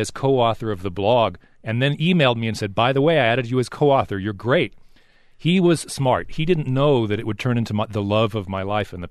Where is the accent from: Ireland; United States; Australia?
United States; New Mexico; now in Tucson, United States; I grew up in northern New Mexico.